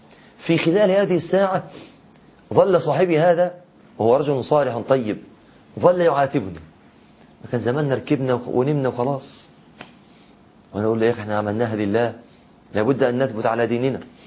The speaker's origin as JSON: {"language": "Arabic", "town": "Mansoura", "region": "Dakahlia", "country": "Egypt", "tie": "born or raised there", "said": "كنت في الأسكندرية وراجع مع أحد إخواني إلى بلدتي في المنصورة"}